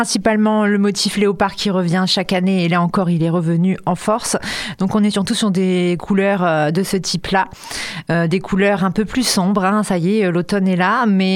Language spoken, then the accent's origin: French; Vervins, Hauts-de-France, France; also born or lived in Hirson; Oui, je suis native de là-bas, mais j'ai vécu dans la campagne assez profonde à côté de Vervins, mais voilà, je suis du coin, quoi.